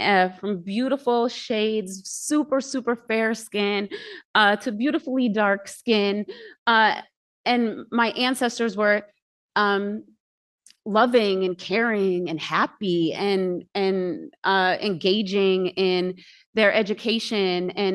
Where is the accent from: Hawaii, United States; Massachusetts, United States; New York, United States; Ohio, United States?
New York, United States; Ithaca; moved away as an adult; now in Georgia, United States; I grew up in Ithaca, 10 square miles surrounded by reality, a place that took almost 40 years to leave and that I returned to make this body of work.